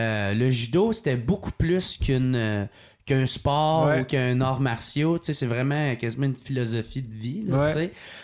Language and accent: French; Gatineau, Quebec, Canada; Je suis de Gatineau.